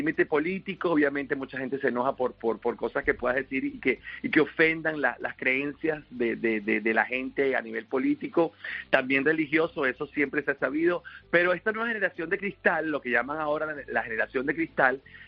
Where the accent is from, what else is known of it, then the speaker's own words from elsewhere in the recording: Venezuela; Y yo sé que cuando uno, como venezolano, habla de este tipo de cosas